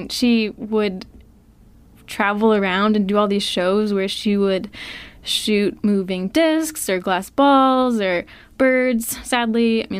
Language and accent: English; New England, United States; I'm sure they know this much better than us because we're from New England.